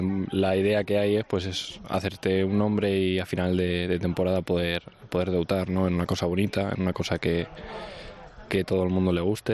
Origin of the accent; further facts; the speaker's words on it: Vargas, Cantabria, Spain; En Vargas. Y la verdad que muy contento de poder torear allí en mi pueblo.